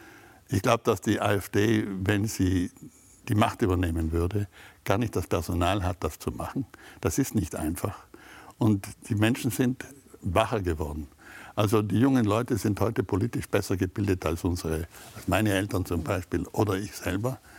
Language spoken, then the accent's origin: German; Trentino-Alto Adige, Italy; Wir Südtiroler sind Südtiroler, Europäer und Weltbürger. Wir sind keine Deutschen, wir sind keine Österreicher